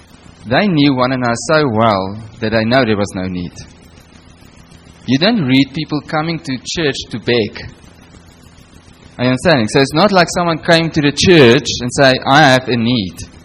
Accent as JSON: {"language": "English", "country": "South Africa", "said": "I'm from South Africa. We've got our own political issues there."}